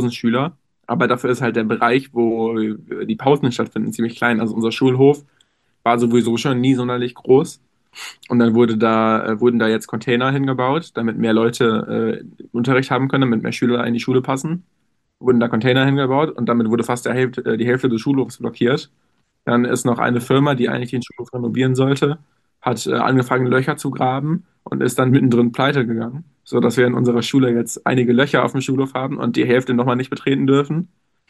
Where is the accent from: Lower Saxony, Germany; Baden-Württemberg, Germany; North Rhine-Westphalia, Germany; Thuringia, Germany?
North Rhine-Westphalia, Germany; Mülheim an der Ruhr; Nee, ich war auf dem Gymnasium bei uns in Mülheim. Wir haben ja das NRW-System.